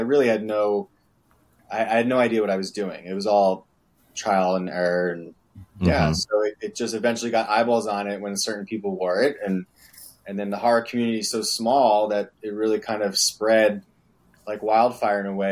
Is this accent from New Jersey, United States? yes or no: yes; New Jersey, United States; And I'm like, oh, I'm from New Jersey.